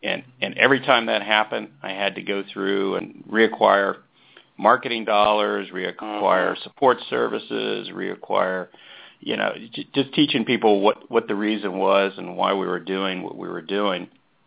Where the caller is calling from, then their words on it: Orlando, Florida, United States; I'm in sunny Orlando, Florida today at our corporate office here.